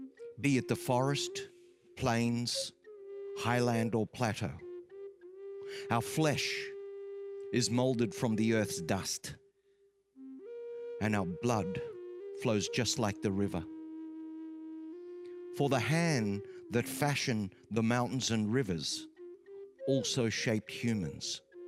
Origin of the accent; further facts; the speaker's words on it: Australia; I'm a healer from Australia